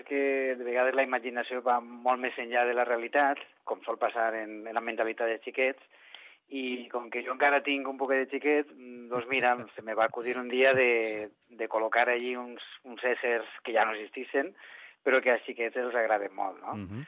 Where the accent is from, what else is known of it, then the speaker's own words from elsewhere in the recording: Valencia, Valencian Community, Spain; jo, efectivament, soc de València